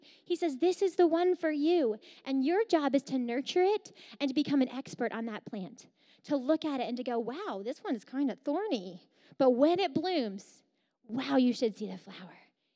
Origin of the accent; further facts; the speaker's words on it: New Jersey, United States; I grew up on the Jersey Shore, and we grow tomatoes there.